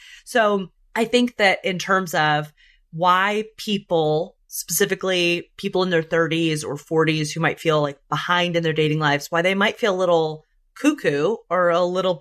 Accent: Birmingham, Alabama, United States; the way that I was raised in Birmingham, Alabama

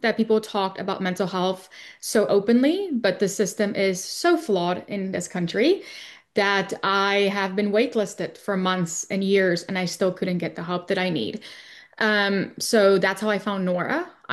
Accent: South Africa; moved away as an adult; now in United States; I was born and raised in South Africa for 18 years

